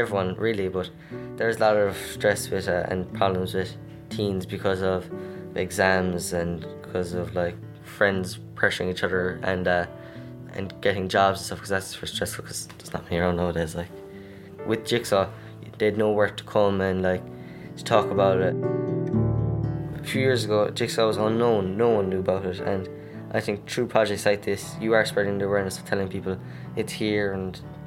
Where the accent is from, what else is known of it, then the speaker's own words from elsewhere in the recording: Tralee, Munster, Ireland; I'm 17 and I'm from Tralee.